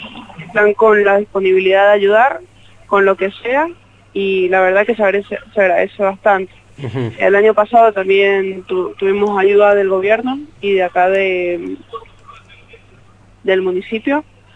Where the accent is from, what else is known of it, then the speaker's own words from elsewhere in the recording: Mendoza, Argentina; De Mendoza soy la única, se me dio la oportunidad y sí, soy la única de Mendoza.